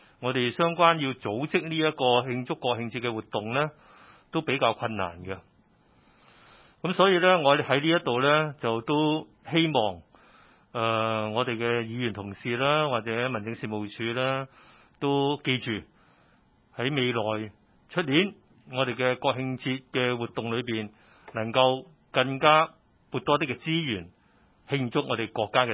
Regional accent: China; 我哋作为中国人系各位好光荣嘅

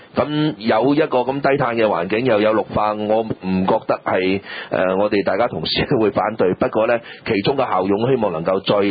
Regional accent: Hong Kong; 咁亦都話我哋香港人呢就用嘅消耗嘅能源呢就會係等於兩個幾嘅地球

